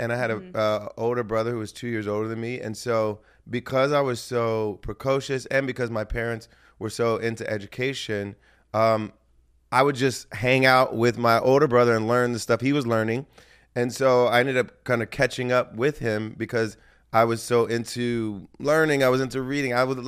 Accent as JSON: {"language": "English", "town": "Springfield", "region": "Ohio", "country": "United States", "said": "I'm from Springfield, Ohio."}